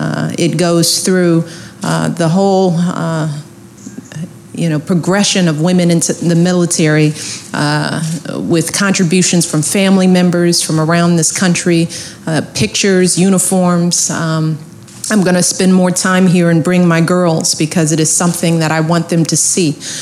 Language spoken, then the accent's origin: English; Illinois, United States; and my hometown Congressperson Jan Schakowsky. I also have to recognize someone else from home